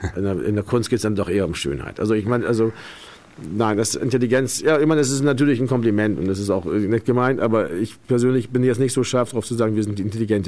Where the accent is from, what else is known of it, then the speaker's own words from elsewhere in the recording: Bremen, Germany; Ja, aber weil ich bin ja Bremer, ich habe ja keine Wahl.